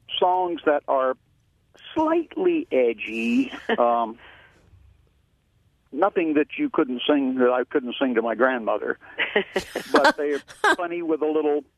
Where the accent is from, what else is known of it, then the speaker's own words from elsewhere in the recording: Florida, United States; I'm from Florida